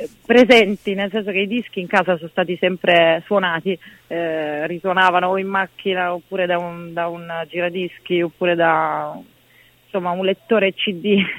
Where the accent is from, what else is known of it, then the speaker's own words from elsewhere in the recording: Lecce, Apulia, Italy; perché era a Lecce, appunto, quindi dalle mie parti